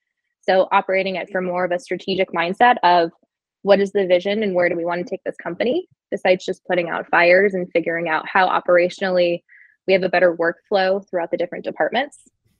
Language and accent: English; California, United States; So I grew up in Silicon Valley and I was obsessed with technology.